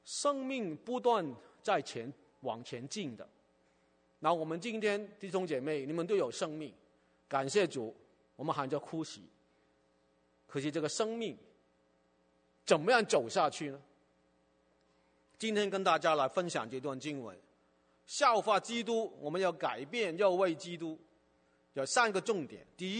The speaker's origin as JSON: {"language": "Chinese", "country": "Hong Kong", "tie": "born or raised there", "said": "我在香港长大，我在香港长大的时候大概70年代吧，那个时候我在念中学，还没有改革开放"}